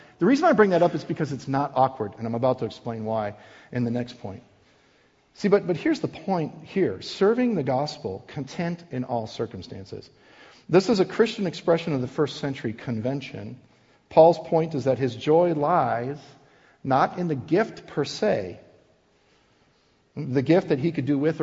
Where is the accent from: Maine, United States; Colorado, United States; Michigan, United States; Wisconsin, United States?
Wisconsin, United States; also born or lived in South Dakota; now in Iowa, United States; I'm a Northerner. I'm born and raised in Wisconsin, lived in South Dakota, now live in Iowa.